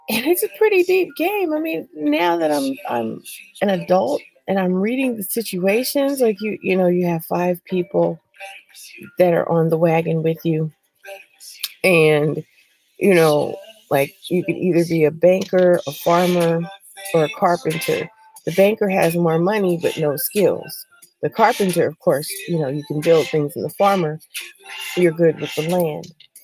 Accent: California, United States; So, you know, I'm from California, right? Northern California.

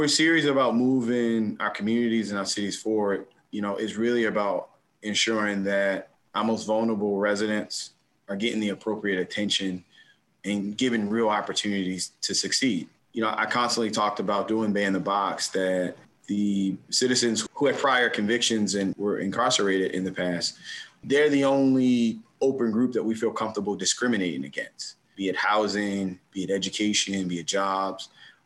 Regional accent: Baltimore, Maryland, United States; but I'm from Northeast Baltimore. That's where, you know, I was born and raised. And I tell folks all the time, I grew up in a 3-bedroom Northeast Baltimore row house with 6 women.

